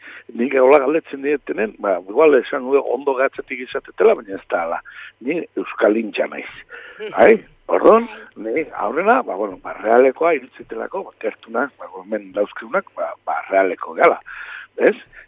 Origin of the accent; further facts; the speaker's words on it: Tolosa, Basque Country, Spain; also born or lived in Amezketa; Ni naiz amezketarra. Da, amezketan jaioa, eta baino, umetan, nire gurasok hemen Tolosan lan egiten zuen, da, ona etorri ginen, eta gauztik, ba, hemen bizinez.